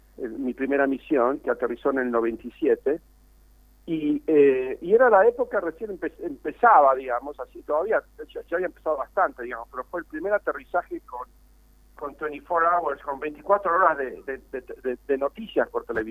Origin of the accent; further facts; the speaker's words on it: Buenos Aires, Argentina; also born or lived in Villa Regina; crecí en Buenos Aires.